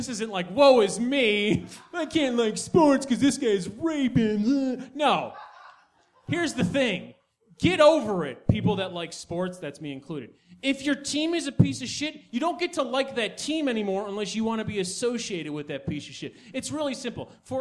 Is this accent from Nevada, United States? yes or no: no; Chicago, Illinois, United States; I'm from Chicago. My favorite team is Chicago Blackhawks.